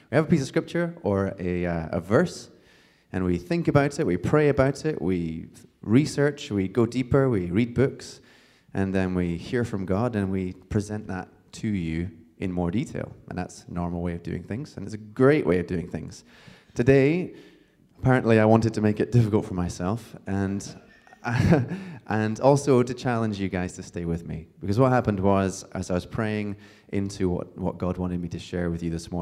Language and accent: English; Scotland, United Kingdom; as someone from a very small town in Scotland, yes, I am Scottish, even though I don't sound it